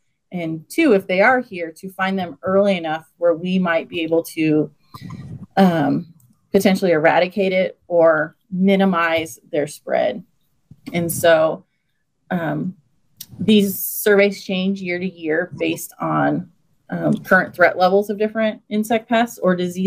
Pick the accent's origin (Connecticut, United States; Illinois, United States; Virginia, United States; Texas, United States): Illinois, United States; Morrison; I grew up actually pretty close to Geneseo. I grew up in Morrison, Illinois, up in Whiteside County, on a farm with my parents and two sisters.